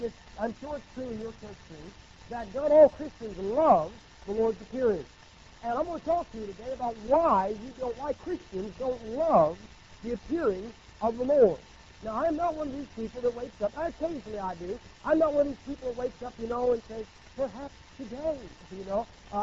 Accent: United States; I'm glad I'm an American because I'm free.

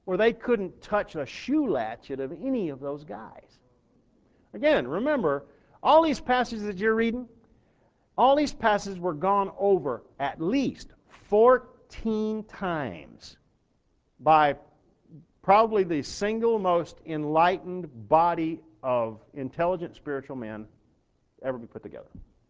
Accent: Minneapolis, Minnesota, United States; yeah, I'm from Minneapolis too, you know.

